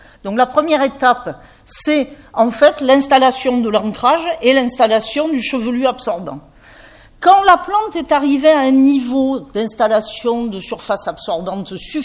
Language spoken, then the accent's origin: French; Montpellier, Occitanie, France; allant de zones bien sèches d'où je viens, vous avez entendu avec mon petit accent, que je ne sais pas de cacher, donc de la garrigue de la région Montpellier-Rennes au bord de la Méditerranée